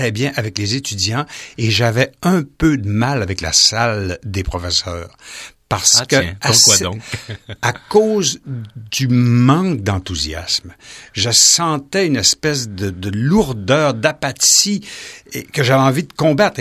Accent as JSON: {"language": "French", "town": "Chicoutimi", "region": "Quebec", "country": "Canada", "said": "Je le connaissais pas. Je suis de Chicoutimi, t'es de Jonquière, tu vas m'aider."}